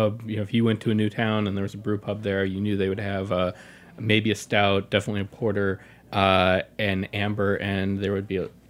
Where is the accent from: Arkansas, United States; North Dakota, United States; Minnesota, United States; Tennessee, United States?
Tennessee, United States; Nashville; I grew up in Nashville, and certainly my early drinking days were in Nashville.